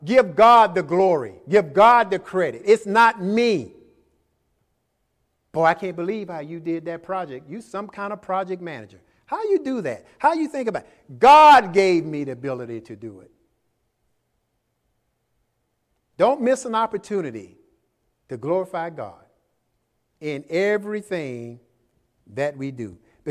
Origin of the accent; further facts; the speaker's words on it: Jacksonville, Florida, United States; I'm a Christian. I meet people sometimes, they say, I've seen you before. You know, I'm from Jacksonville